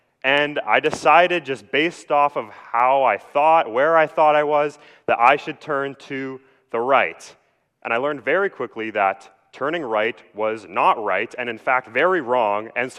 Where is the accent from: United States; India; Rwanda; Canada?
Canada; Vernon, British Columbia; If you do not know, I grew up in Vernon, BC, and I moved down here a little over a year ago.